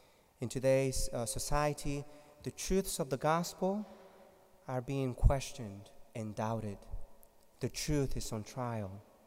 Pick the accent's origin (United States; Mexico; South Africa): Mexico; English is a second language; I'm from Mexico. I was not made in the cold. I'm not used to this weather.